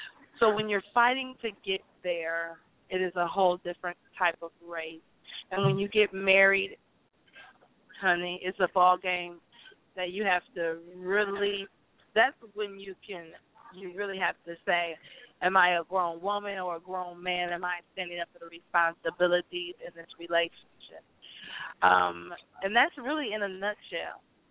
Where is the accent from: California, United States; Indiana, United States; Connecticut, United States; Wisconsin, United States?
Wisconsin, United States; Milwaukee; I'm from Milwaukee, Wisconsin.